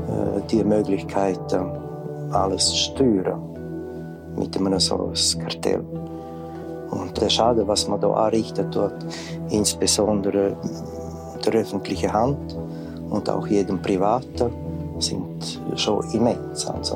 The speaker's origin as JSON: {"language": "German", "region": "Graubünden", "country": "Switzerland", "said": "Ich komme aus dem Engadin"}